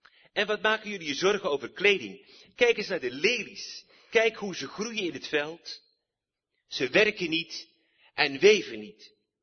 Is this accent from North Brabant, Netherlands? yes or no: yes; North Brabant, Netherlands; moved away as an adult; now in Belgium; ik ben afkomstig uit Noord-Brabant, dus Belgisch, Nederlands-Brabant, en woon inmiddels 35 jaar in Vlaanderen.